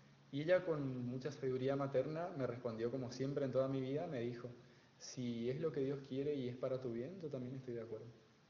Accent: San Antonio, Misiones, Argentina; Yo soy de San Antonio, al norte de la provincia, cerca de Bernardo de Irigoyen, 30 kilómetros de Bernardo de Irigoyen aproximadamente, un pueblito San Antonio, desde ahí vengo.

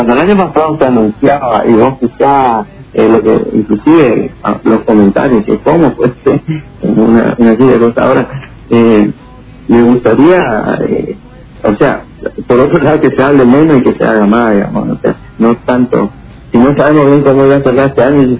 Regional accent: Argentina; lo que nos pasa como argentinos, te digo, no.

